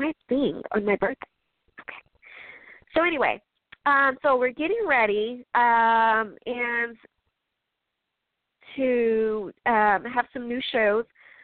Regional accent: Chicago, Illinois, United States; Chicago. I'm from Chicago. I'm from the Midwest.

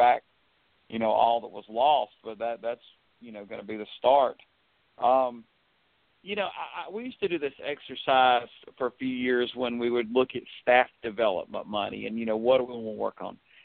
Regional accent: Southern United States, United States; I'm a person that was born and raised in the South, you know, white, married, heterosexual

